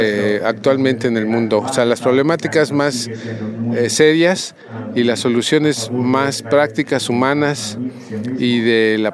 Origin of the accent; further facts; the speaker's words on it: Mexico City, Mexico; Vengo de la Ciudad de México. Soy estudiante de la Universidad Autónoma de la Ciudad de México de la licenciatura de Antropología Social.